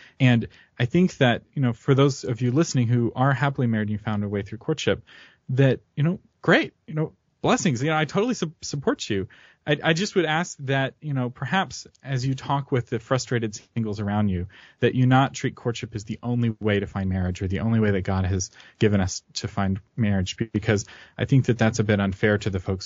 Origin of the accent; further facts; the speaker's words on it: United States; I like being an American. I like freedom.